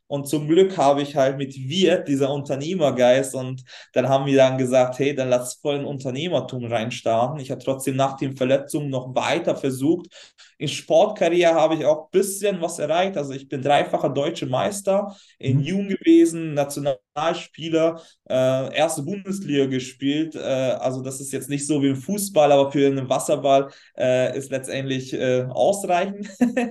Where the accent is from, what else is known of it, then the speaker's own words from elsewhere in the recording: Hungary; Ich komme ursprünglich aus Ungarn. Ich bin in Ungarn geboren und da auch aufgewachsen, unternehmerische Familie.